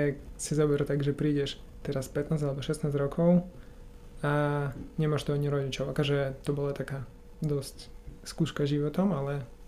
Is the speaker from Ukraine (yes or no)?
yes; Ukraine; Slovak is a second language; now in Slovakia; učil som sa slovenčinu 3 mesiaci a na Ukrajine, som z Ukrajiny